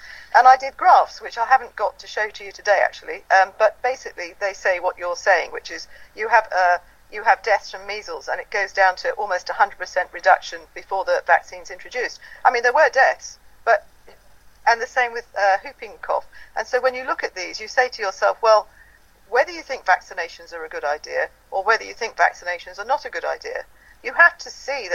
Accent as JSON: {"language": "English", "country": "Ireland", "said": "So then they found me, and being Irish and having been oppressed for 800 years, I have an understanding of what it's like to be oppressed."}